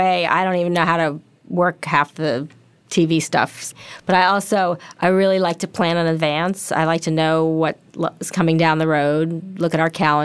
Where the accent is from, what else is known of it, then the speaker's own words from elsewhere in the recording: New York, United States; Well, I grew up in New York City